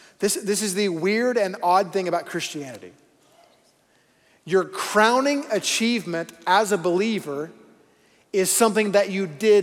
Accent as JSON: {"language": "English", "region": "Arkansas", "country": "United States", "tie": "born or raised there", "also_born_or_lived": "Texas", "said": "Used to have hair. I was born in Texas. There you go. Okay. Yeah. You always know there's Texans in the room, okay? Because they will let you know. Was raised in Arkansas."}